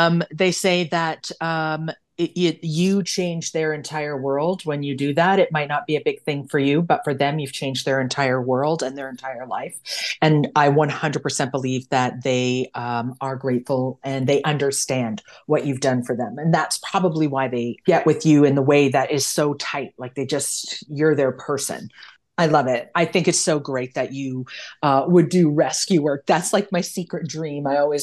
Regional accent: Toronto, Ontario, Canada; So I grew up in Toronto and our feed was Buffalo.

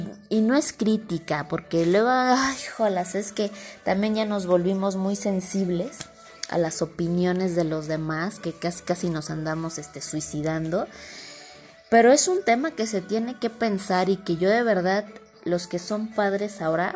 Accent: Mexico; reflexionemos con este pedo que tenemos como mexicanos

